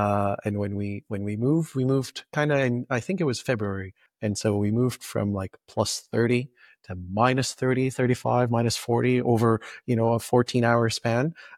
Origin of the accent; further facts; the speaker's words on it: Sudan; born there; But anyways, so I was born in Sudan